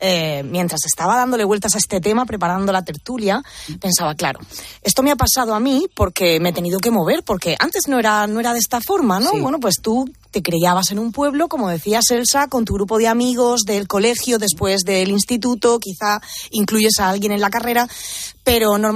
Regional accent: Murcia, Region of Murcia, Spain; now in Madrid, Spain; De Murcia, de Murcia.

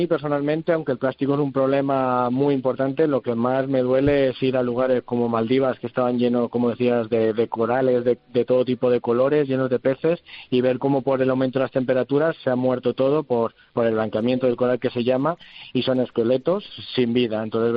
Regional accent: Madrid, Community of Madrid, Spain; Para los que somos de Madrid, aunque yo no paro mucho por ahí

